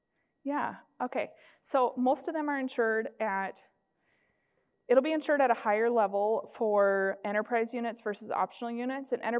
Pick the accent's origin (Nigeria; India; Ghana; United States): United States; South Dakota; I'm from South Dakota, if anybody was wondering.